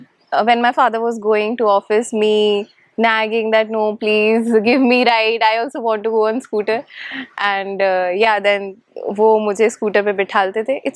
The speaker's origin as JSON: {"language": "English", "town": "Shivpuri", "region": "Madhya Pradesh", "country": "India", "said": "I'm from Madhya Pradesh. Yes, I am. I was born in Shivpuri. It is 100 kilometers from Gwalior. It is Sindhya's city, Shivpuri. Okay. There's Sindhya Palace and there's also a national park there."}